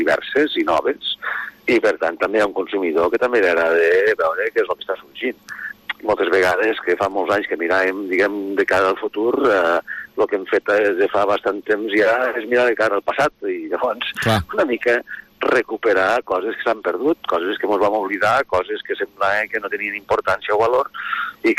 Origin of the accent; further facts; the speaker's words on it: Lleida, Catalonia, Spain; nosaltres com a lleidatans